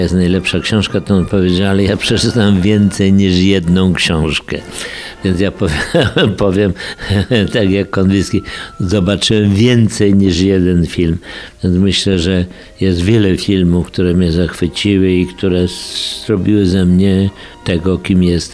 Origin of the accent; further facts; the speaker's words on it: Suwałki, Podlaskie Voivodeship, Poland; born there; 6.3.1926 Suwałki. Urodziłem się w Suwałkach.